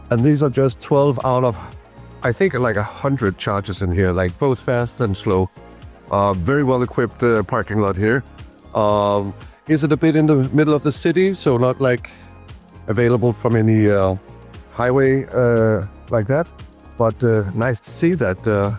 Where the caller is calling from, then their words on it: Rødovre, Capital Region of Denmark, Denmark; from Rødovre near Copenhagen.